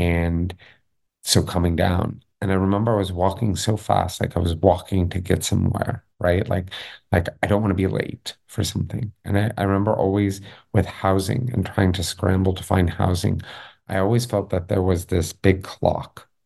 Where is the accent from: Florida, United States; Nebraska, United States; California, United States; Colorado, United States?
California, United States; Los Angeles; now in Atlanta, United States; I'm from LA. I'm here from Los Angeles. So I had come out to Atlanta to start a music festival, actually.